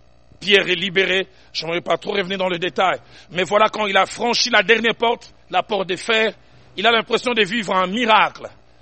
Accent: Kinshasa, DR Congo; l'école, à l'Athénée de Kalina. Et au retour, les taxis me prenaient de l'Athénée de Kalina jusqu'à chez moi à Bandal.

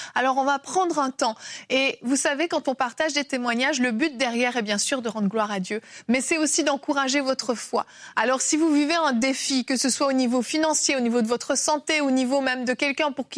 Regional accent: Côte d’Ivoire; chez nous, en Côte d'Ivoire, nous avons des plantes médicinales traditionnelles.

